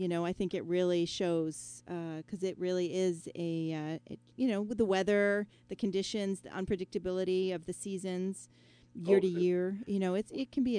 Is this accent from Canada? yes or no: yes; Welland, Ontario, Canada; I'm actually from the Niagara region originally. I'm from Welland.